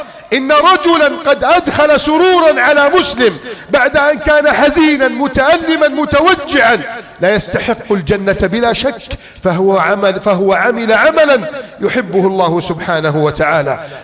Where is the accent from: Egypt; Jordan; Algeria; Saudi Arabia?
Egypt; واجعل بلدنا مصر أمنا أمانا سخاء رخاء